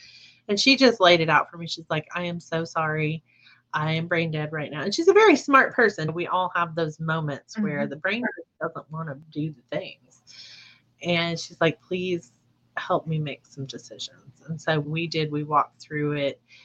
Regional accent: Arkansas, United States; I grew up in Southern Arkansas. I heard horror stories all the time of people hitting deer.

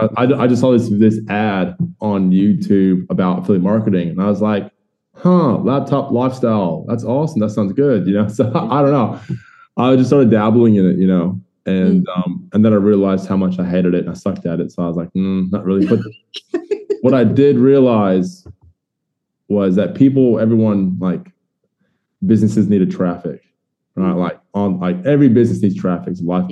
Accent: Florida, United States; moved away as an adult; now in Australia; I was born and raised in Florida and for 20 years, and then I moved out here to Australia in 2005 to marry my wife.

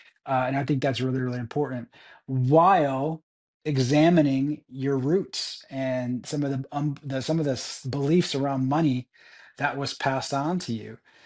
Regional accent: New England, United States; And I grew up in New England.

